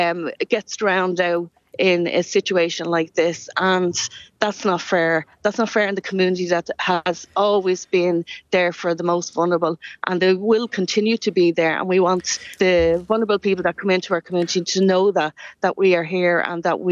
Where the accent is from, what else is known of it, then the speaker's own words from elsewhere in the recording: Ballymun, County Dublin, Ireland; Well, growing up in Ballymun, that's exactly the same story. It didn't matter how hard we worked in Ballymun.